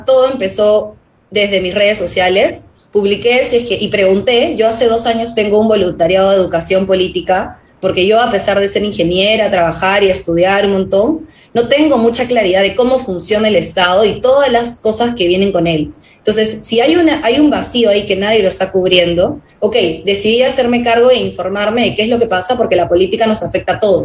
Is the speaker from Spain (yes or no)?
no; Peru; demostrarle no solo al país, sino al mundo, de lo que somos capaces los peruanos.